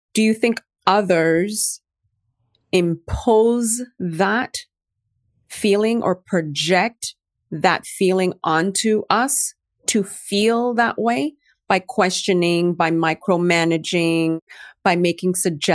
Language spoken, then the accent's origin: English; Montreal, Quebec, Canada; I was raised in Montreal, Canada. And we lived in white suburbia because the schools were better there.